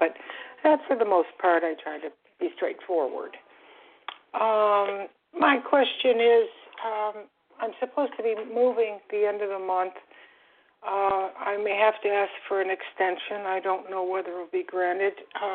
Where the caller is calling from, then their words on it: Florida, United States; I'm calling from Florida.